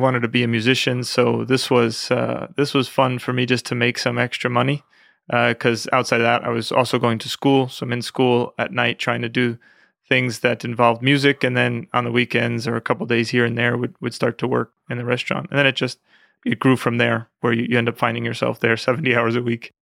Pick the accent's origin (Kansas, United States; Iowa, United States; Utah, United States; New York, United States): New York, United States; Westchester County. It was very nice. I grew up with my grandmother from Italy, so she really taught me a lot.